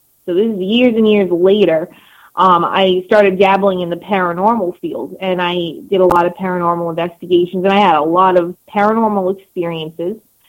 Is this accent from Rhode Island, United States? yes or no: yes; Rhode Island, United States; because I grew up in Rhode Island, the ocean state, and I grew up on the ocean up until the age of 7, and then I moved, like, 5 miles away to my grandmother's house, which was on a lake.